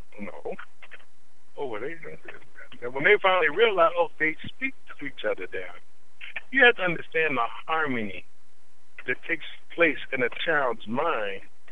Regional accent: Pennsylvania, United States; No, I'm not from the South. I'm from Pennsylvania. But I'm from the South now.

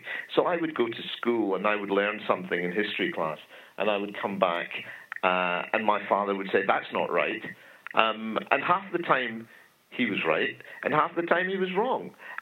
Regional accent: United Kingdom; I'd grown up in Britain my whole life. I'm born and raised in Britain. And though I'm of Indian origin and I speak Bengali and I understand the culture

